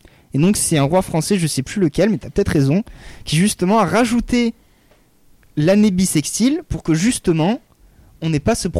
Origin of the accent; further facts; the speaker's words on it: Provence-Alpes-Côte d'Azur, France; Chez nous, en Provence, quand vous achetez un gâteau des rois, on est d'accord, il y a la fève et le sujet.